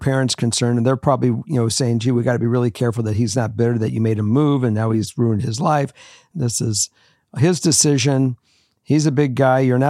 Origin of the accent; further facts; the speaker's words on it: Los Angeles, California, United States; I met Morgan's mom in Minnesota. I was from Los Angeles.